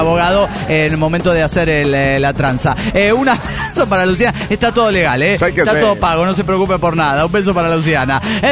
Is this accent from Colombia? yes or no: no; San Nicolás, Buenos Aires Province, Argentina; pero el viernes, yo el viernes me voy para San Nicolás, mi pueblo natal.